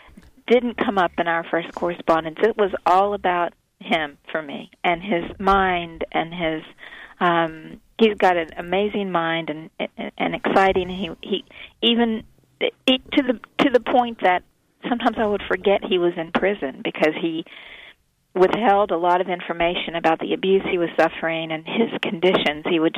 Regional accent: the South, United States; But I'm from the South too, and I understood the culture. I was raised in a fundamentalist Baptist home

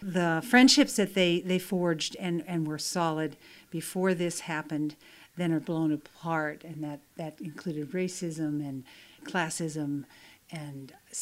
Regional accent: Nebraska, United States; Well, I grew up in Nebraska, working class.

